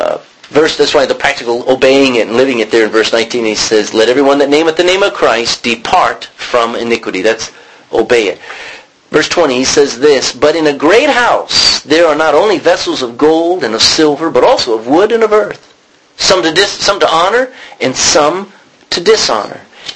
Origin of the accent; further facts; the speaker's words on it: Texas, United States; I'm a Texan. That didn't make me honorable. I'm an American. I'm Irish.